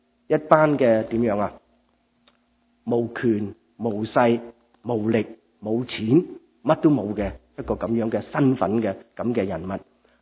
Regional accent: China; 我哋中国人就话呢个人天不怕地不怕噶

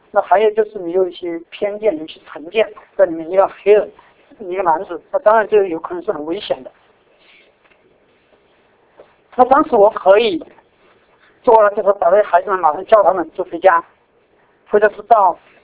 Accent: China; now in Edmonton, Canada; 我就尝试跟他讲，我说我是中国人。

